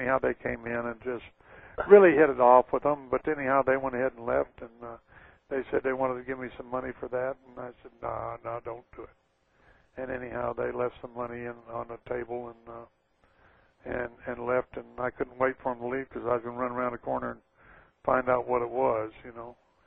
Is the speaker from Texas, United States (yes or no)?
yes; Texas, United States; I tend to exaggerate. Well, damn, I'm from Texas.